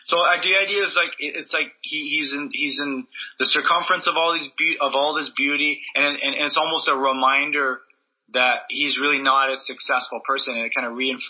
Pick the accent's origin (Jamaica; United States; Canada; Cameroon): Canada; Winnipeg, Manitoba; when I was just out of high school, I grew up in Winnipeg.